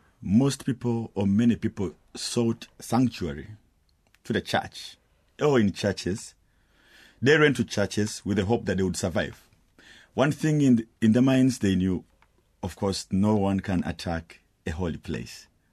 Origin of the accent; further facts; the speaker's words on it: Uganda; I was born a refugee. My parents fled the first genocide of 59. So I was born and raised in Uganda.